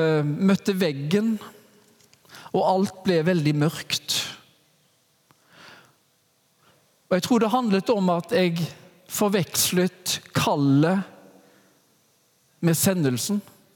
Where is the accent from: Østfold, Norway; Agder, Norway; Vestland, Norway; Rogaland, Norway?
Rogaland, Norway; Haugesund; Jeg er født og oppvokst i Haugesund, rett sør for Bergen